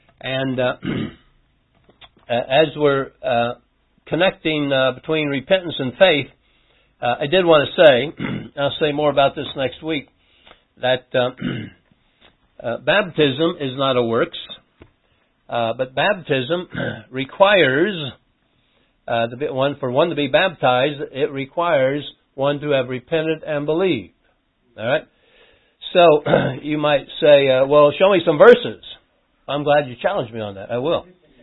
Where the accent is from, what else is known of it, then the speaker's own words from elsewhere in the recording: United States; Because I'm a good person? Because I'm American?